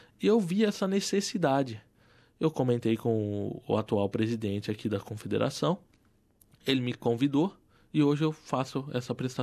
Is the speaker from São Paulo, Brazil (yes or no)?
yes; Marília, São Paulo, Brazil; sou do interior de São Paulo, sou de Marília, e fui criado nesse meio.